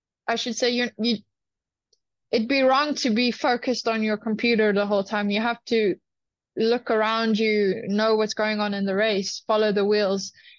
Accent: Bloemfontein, Free State, South Africa; Although I know I come from Bloemfontein, I'm still a climber.

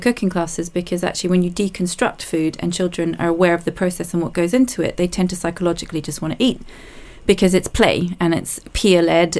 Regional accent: New Zealand; I came from New Zealand. I had my first kid at 22.

